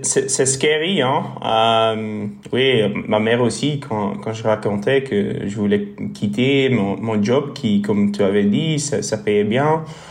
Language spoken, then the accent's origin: French; Bruges, Flanders, Belgium; French is a second language; also born or lived in Ghent / Brussels; je viens de la côté de Bruges d'origine. Et bon, j'ai fait mes études de droit à Gand. Et puis j'ai en fait travaillé et habité à Bruxelles. C'est pour ça que je parle un peu de français quand même.